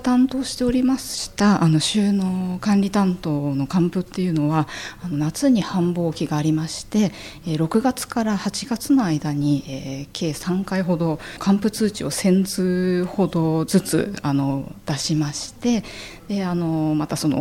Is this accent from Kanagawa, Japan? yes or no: yes; Fujisawa, Kanagawa, Japan; also born or lived in Tokyo; 自分のふるさとである藤沢のために今まで得てきた経験を生かして役に立ちたいなと思いまして応募いたしました。